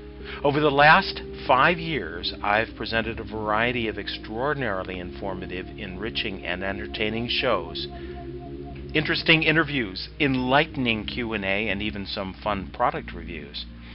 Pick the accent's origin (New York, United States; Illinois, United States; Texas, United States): Illinois, United States; Chicago; Annie from Chicago, my hometown